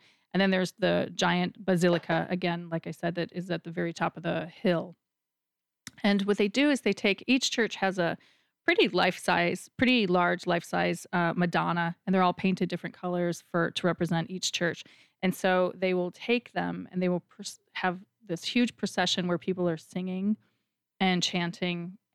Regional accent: Chicago, Illinois, United States; also born or lived in Milan, Italy; in Milan, a city where I'd spent so much of my teenage youth. That winter, a girlfriend of mine that I grew up with in Chicago came out for a visit.

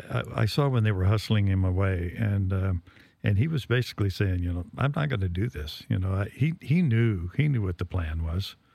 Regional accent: Miles City, Montana, United States; the guy was a banker from my hometown in Miles City

